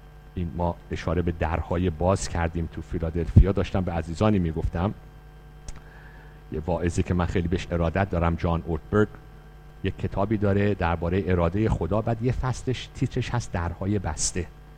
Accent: Iran; moved away; ما که اصلا از ایران اومدیم بیرون که آزاد شیم از دین و مذهب.

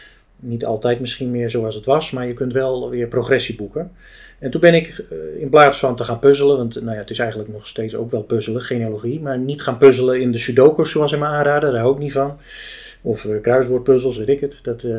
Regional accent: Dordrecht, South Holland, Netherlands; joh, ik kom uit Dordrecht, ik wil graag wat weten van de familie.

